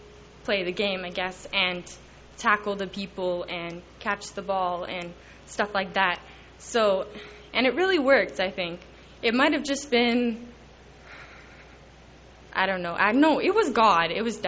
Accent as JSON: {"language": "English", "town": "Calgary", "region": "Alberta", "country": "Canada", "said": "from Calgary, Alberta."}